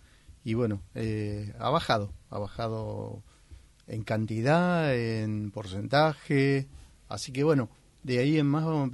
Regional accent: Pilar, Buenos Aires Province, Argentina; de Pilar y bueno, hoy venimos con una inquietud muy linda y para tratar de colaborar con nuestra querida Argentina

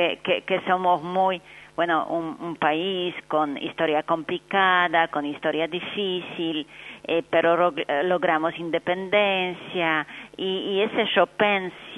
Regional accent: Poland; Spanish is a second language; Muchos me dicen siempre cuando yo hablo que soy de Polonia

